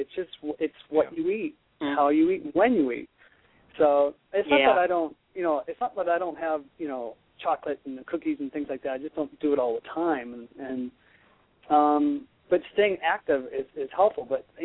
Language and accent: English; Ohio, United States; Like, I grew up with that in Ohio, let me tell you.